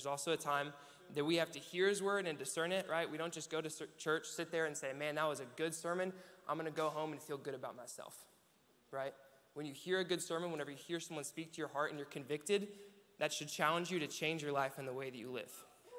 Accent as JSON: {"language": "English", "town": "Conway", "region": "Arkansas", "country": "United States", "tie": "born or raised there", "said": "I'm from Conway, Arkansas. I lived here my whole life"}